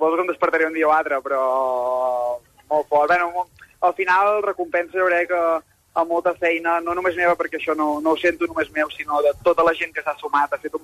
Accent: Catalonia, Spain; Jo soc d'Osona, el Pàvic m'ha donat tot

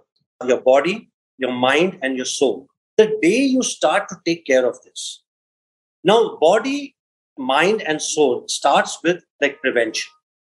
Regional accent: India; So being an Indian, very typically, cricket obviously is always on the top because it's all around you.

